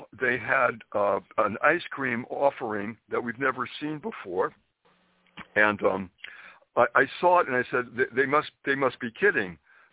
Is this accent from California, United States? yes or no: no; Springfield, Massachusetts, United States; And you know, I'm from New England. I'm from Springfield, Massachusetts.